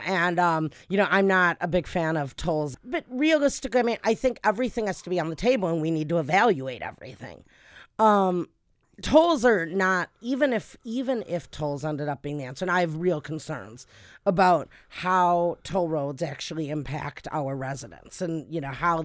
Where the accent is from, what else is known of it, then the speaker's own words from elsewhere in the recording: United States; I grew up on the Illinois-Indiana border and can remember that toll road very well.